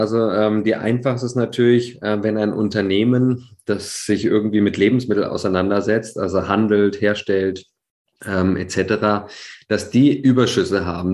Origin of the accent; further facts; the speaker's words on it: Berlin, Germany; ich bin Berliner